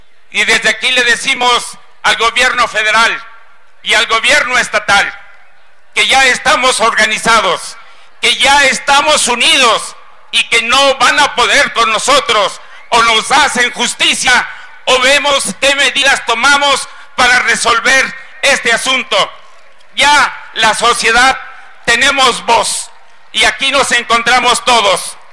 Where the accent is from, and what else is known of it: Mexico